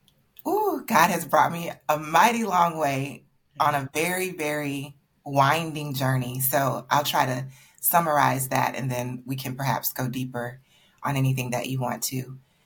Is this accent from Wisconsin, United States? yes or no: no; Columbus, Georgia, United States; born there; I am technically from Columbus, Georgia. I was born at Martin Army Hospital in Columbus. But I grew up in a variety of places.